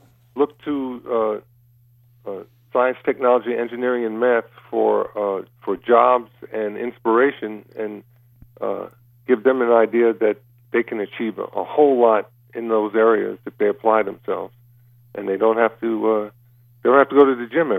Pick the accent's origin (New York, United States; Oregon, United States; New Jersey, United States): New York, United States; I was born and raised in New York, so I got a chance to go to jazz clubs in New York City.